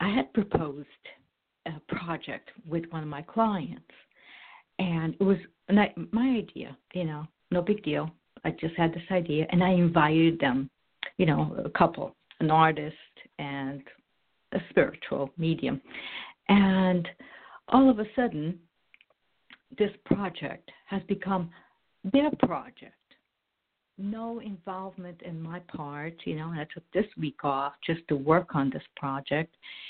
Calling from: New Jersey, United States; New Jersey.

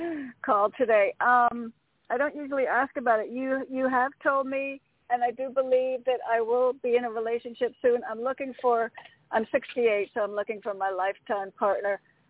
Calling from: Connecticut, United States; from Connecticut.

